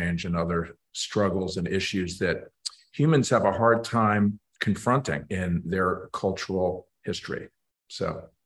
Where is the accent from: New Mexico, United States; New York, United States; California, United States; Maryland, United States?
New York, United States; Manhattan; now in Connecticut, United States; As a city kid, I grew up in Manhattan.